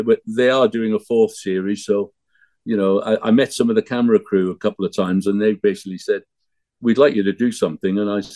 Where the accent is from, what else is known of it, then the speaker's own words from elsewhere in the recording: Wrexham, Wales, United Kingdom; My hometown is Wrexham, where Ryan and Rob have bought the football team and turned it into a global phenomenon.